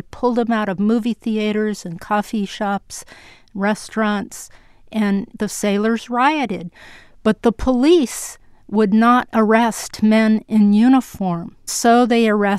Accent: Los Angeles, California, United States; millions of sailors were receiving their basic training in Los Angeles, which is my hometown.

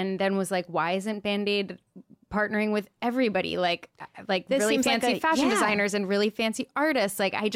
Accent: Wilmington, Delaware, United States; I'm from Wilmington, Delaware.

